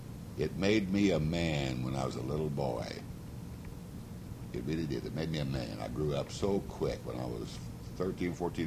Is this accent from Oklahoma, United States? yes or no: yes; Oklahoma, United States; also born or lived in Buffalo, Missouri; I was born in Buffalo, Missouri, but I was a little bitty boy, maybe a year and a half or 2 years old, and my dad, Harry, went to the oil fields in Oklahoma, and of course I went along with him.